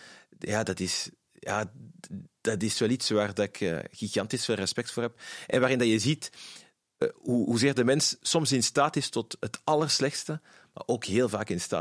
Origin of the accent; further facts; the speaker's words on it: Brussels, Brussels-Capital Region, Belgium; Wij zijn Brusselaars. Hè. We zijn geboren en getogen in Brussel. Ikzelf, mijn zus en mijn broer. En mijn ouders hebben een groot stuk van hun leven in Brussel doorgebracht. Wonen daar nog altijd.